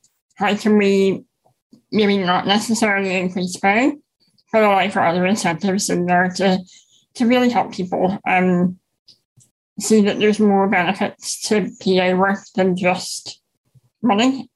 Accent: Northern Ireland, United Kingdom; as I'm sure you can tell by my accent. I'm from Northern Ireland

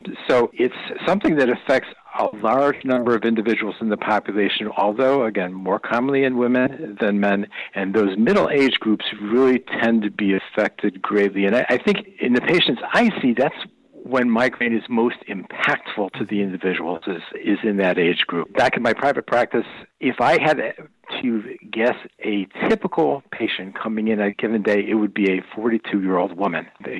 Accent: Waterbury, Connecticut, United States; I'm a Connecticut native, born and raised in Waterbury. I went to UConn as an undergrad, UConn Medical School

